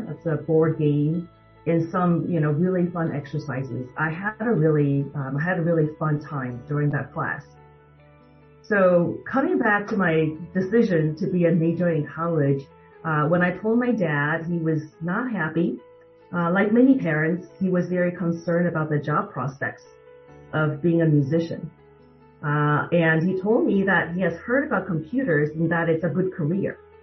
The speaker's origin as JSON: {"language": "English", "town": "Keelung", "country": "Taiwan", "tie": "born or raised there", "lives_now": "United States", "said": "I grew up in Geelong, Taiwan.I lived there with my grandmother and my aunt and uncle for almost 12 years."}